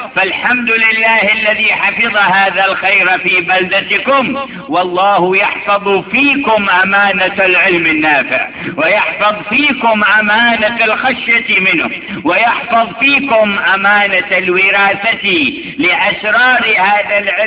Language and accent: Arabic; Tarim, Hadhramaut, Yemen; من بلدتي تريم، بلدة السلالة النبوية،